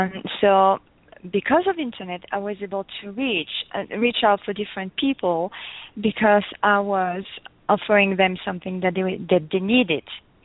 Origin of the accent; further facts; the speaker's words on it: Belgium; Okay, I'm from Belgium. I'm already a mix right there. My mom was from Belgium and my dad is from Portugal.